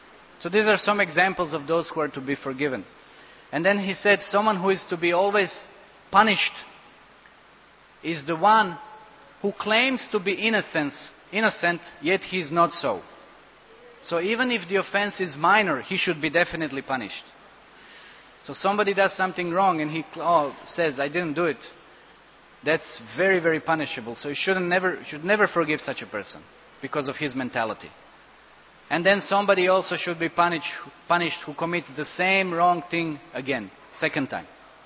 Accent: India; especially I came here from India and you're down underground somewhere and everything is so shiny

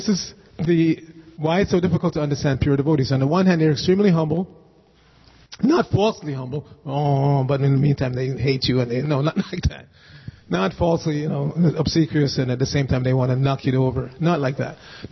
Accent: New York City, New York, United States; I grew up in New York City, and I happen to have a lot of Jewish friends

